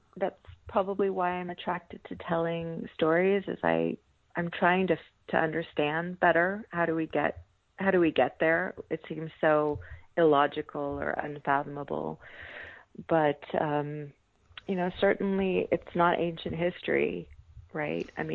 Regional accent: California, United States; And growing up in California, you do have a sense, I had a sense when I was growing up that all the bad things had happened over there, by which I mean toward the east of us back then.

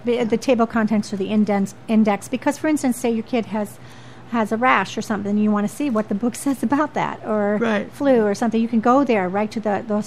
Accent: India; moved away as an adult; now in United States; I had been born and raised in India

